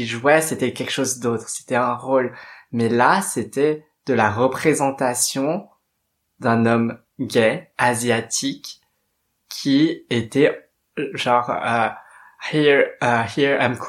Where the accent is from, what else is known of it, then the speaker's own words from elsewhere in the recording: Paris, Île-de-France, France; Alors, je suis née à Paris, très exactement dans le 13e arrondissement, pour ne pas être absolument pas cliché. Et donc, j'ai vécu à peu près toute ma vie à Paris et en banlieue parisienne.